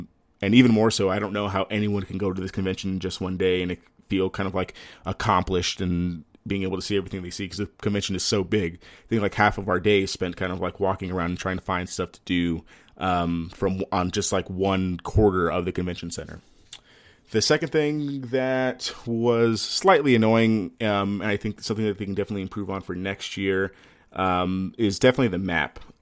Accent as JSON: {"language": "English", "region": "Texas", "country": "United States", "said": "It's too cold in Boston. Move it to the summer. I'm from Texas. It's too cold."}